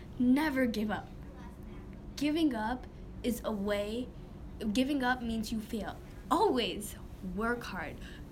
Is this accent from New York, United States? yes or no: no; Michigan, United States; So I grew up here in Michigan, where I still am today, 40 years later